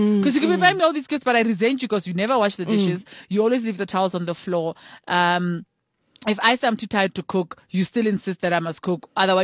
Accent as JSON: {"language": "English", "country": "South Africa", "said": "It speaks to our national pride. You know, it speaks to how we see ourselves as South African."}